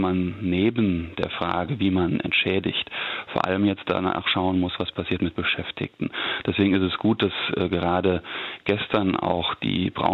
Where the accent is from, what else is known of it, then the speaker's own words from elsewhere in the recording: Saarland, Germany; Ich komme aus dem Saarland, das ist ein solches Bundesland, das nicht im Osten der Republik liegt.